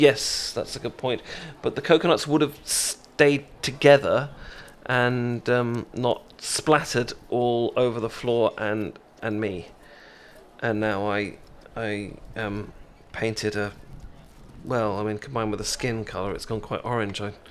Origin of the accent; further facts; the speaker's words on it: United Kingdom; moved away; I'm from Britain, hence the voice and stuff. I'm just I live here now. This is where I live.